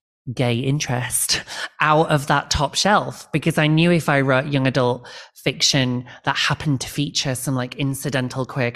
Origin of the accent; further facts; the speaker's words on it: Leeds, Yorkshire, United Kingdom; I come from Winterfell. I come from not quite north of the wall, but you can see the wall from where I live. It's the same. I come from the same city as